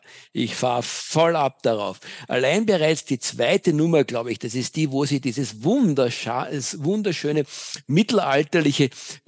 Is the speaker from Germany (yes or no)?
no; Vienna, Austria; Ich bin ja echter Wiener.